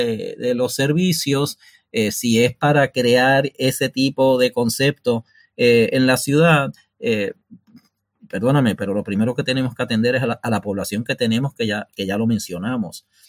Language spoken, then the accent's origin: Spanish; Mayagüez, Puerto Rico; Indistintamente de las edades que nosotros tengamos, Mayagüez es una región, si crecimos o somos de Mayagüez, distinta al resto del país